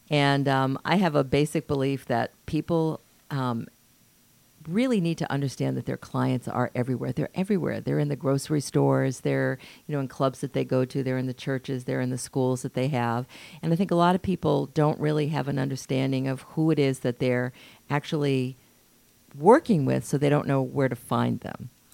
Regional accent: Massachusetts, United States; I am. I'm originally from Massachusetts.

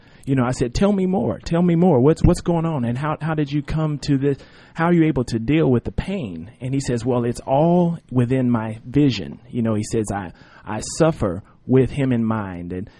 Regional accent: Tulsa, Oklahoma, United States; I'm from Oklahoma, mm-hmm. Tulsa, Oklahoma, Oral Roberts University.

